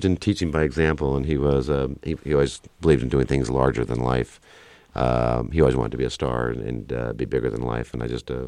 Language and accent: English; New York, United States; also born or lived in Texas / Ohio; Grew up all over the country. Born in Texas, raised about half and half between New York and Ohio. Yeah, I grew up in New York three times, yes.